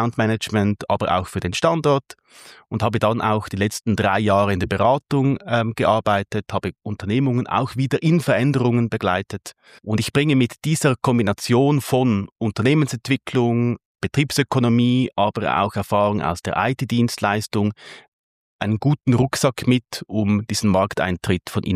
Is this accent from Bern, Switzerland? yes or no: yes; Bern, Switzerland; Es freut mich sehr, dass ihr beide, Wolfgang und Tobi, in meiner Heimat in Bern seid, dass wir dieses Gespräch auch in meiner Heimat in Bern durchführen können, hier in der Genfergasse.